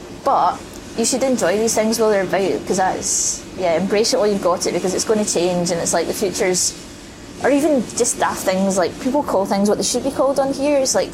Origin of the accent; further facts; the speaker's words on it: Scotland, United Kingdom; Yeah, I think it's the accent. They're terrified of me because I'm Scottish.